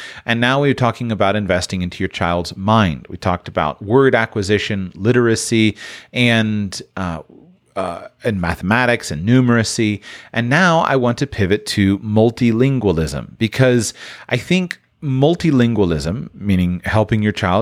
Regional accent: Florida, United States; I grew up in South Florida. I was surrounded by Spanish-speaking people on occasion, but I had no consistent exposure to the language.

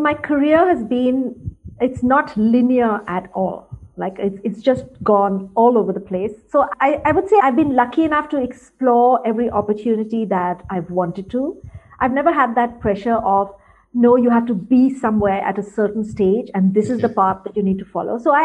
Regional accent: Kolkata, West Bengal, India; Okay, so basically I grew up in India, in Calcutta.

